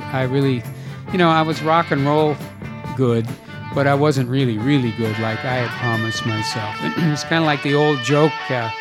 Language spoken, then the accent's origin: English; California, United States; We grew up in the Bay Area of California. In other words, across the bay from San Francisco. We used to play in the El Cerrito swamps all the time.